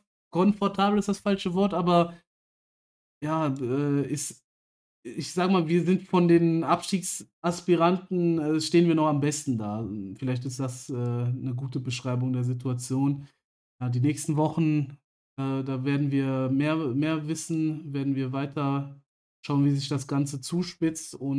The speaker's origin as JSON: {"language": "German", "town": "Aachen", "region": "North Rhine-Westphalia", "country": "Germany", "said": "ich komme ja auch aus Aachen"}